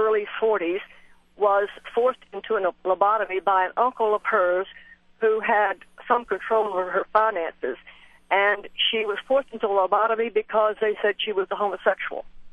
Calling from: Naples, Florida, United States; from Naples, Florida.

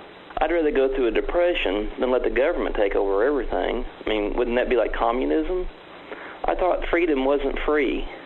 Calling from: Bartlesville, Oklahoma, United States; I'm calling from Bartlesville, Oklahoma. I guess I would be seen by most big city people as a bubba. I live in a 10-year-old double-wide trailer in the country

